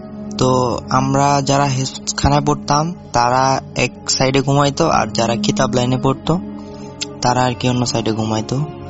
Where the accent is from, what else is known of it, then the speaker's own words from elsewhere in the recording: Lakshmipur, Chittagong Division, Bangladesh; now in Oman; আমার বাড়ি হচ্ছে লক্ষ্মীপুরে, লক্ষ্মীপুর ভবানীগঞ্জ কোন একটা গ্রামে হবে, আমি গ্রামের নামটা বলতেছি না। তো আমি এখন বর্তমানে ওমানে কর্মরত অবস্থা আছি।